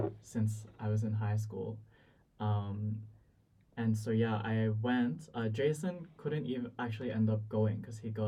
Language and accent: English; Sydney, New South Wales, Australia; now in Melbourne, Australia; I'm also originally from Sydney and I'm now studying in Melbourne.